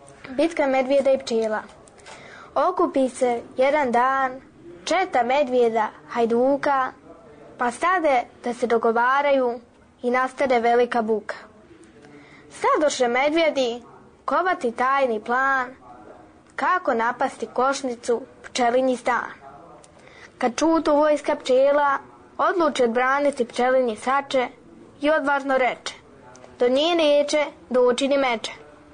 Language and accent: Serbian; Republika Srpska, Bosnia & Herzegovina; učenica sam 6. razreda, dolazim iz Ervinte, iz Republike Srpske, imam 12 godina.